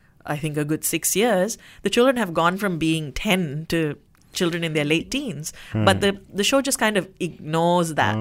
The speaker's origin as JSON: {"language": "English", "country": "Malaysia", "said": "Well, we're Malaysian, culturally, ethnically, we're Indian."}